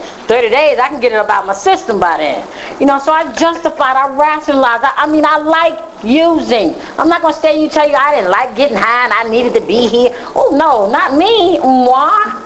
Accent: Brooklyn, New York, United States; I'm going to tell you just a little bit about me because I'm originally from Brooklyn. I am an only child.

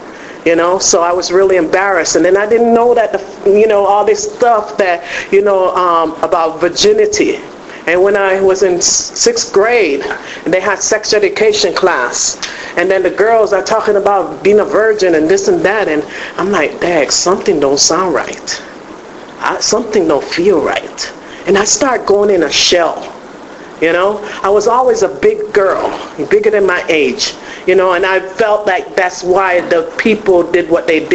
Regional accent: Chicago, Illinois, United States; moved away; also born or lived in Jamaica; I'm originally from Jamaica. And that was another thing that kept me out even more, you know, like my mom brought us here to the United States. I was raised up in Chicago, where I lived 17 and a half years

